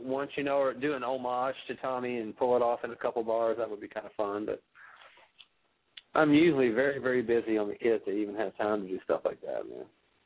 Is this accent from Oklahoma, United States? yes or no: no; Kentucky, United States; And then he asked us where we were from, if we were from Hollywood, and we said, no, we're from Kentucky.